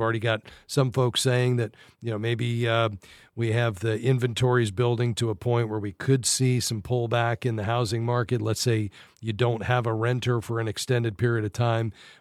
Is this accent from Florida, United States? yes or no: yes; Fort Lauderdale, Florida, United States; Let's head to my hometown, Fort Lauderdale.